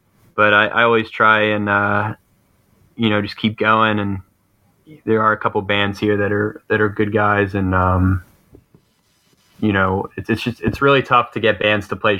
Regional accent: Pittsburgh, Pennsylvania, United States; moved away as an adult; now in Nashville, United States; I grew up in South Hills of Pittsburgh, and then I went to Penn State. So I actually went to high school in Pittsburgh, and then right after I graduated from Penn State, I moved to Nashville, and I've been here for 5 years.

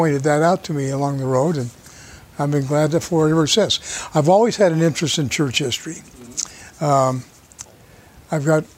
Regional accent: Salt Lake City, Utah, United States; also born or lived in Denver; Sure. I grew up in Salt Lake and in Denver and then back to Salt Lake City. Went to the University of Utah.

